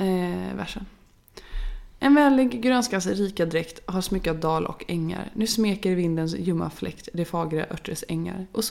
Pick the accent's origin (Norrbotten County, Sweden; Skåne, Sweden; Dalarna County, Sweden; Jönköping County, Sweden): Jönköping County, Sweden; Värnamo; Då hade jag röntgats hemma i Värnamo där jag alltså är ifrån.